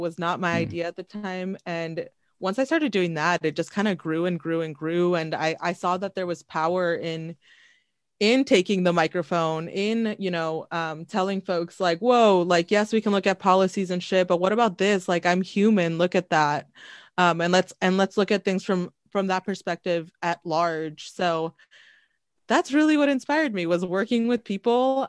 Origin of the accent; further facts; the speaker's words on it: Bellingham, Washington, United States; I am from Bellingham, Washington, which is a border city in Washington state. I live about 30 minutes from Canada.